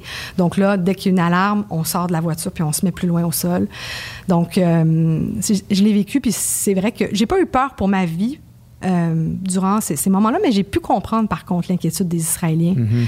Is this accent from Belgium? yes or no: no; Canada; j'ai un passeport canadien. S'il arrive quoi que ce soit, moi, je sors mon passeport en mode, pardon, je suis canadienne, voilà.